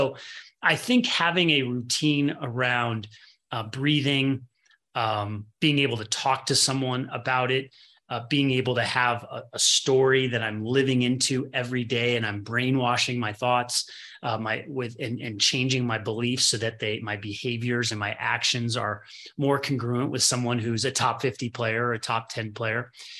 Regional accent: Midwest, United States; born there; And he ended up teaching tennis in the Midwest, and I was born in the Midwest, and I had a racket in my hand at a young age

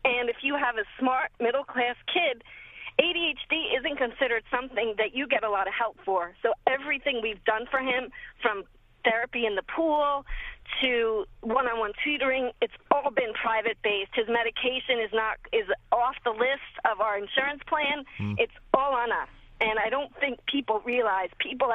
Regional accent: New Jersey, United States; Actually, I never lived on a farm. I'm born and bred in New Jersey

